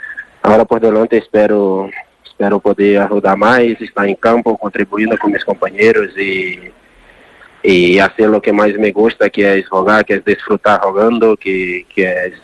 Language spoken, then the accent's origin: Spanish; Brazil; Spanish is a second language; moved away; para mí, que vengo de Brasil, de una origen muy humilde, mi familia, mis padres, son personas muy humildes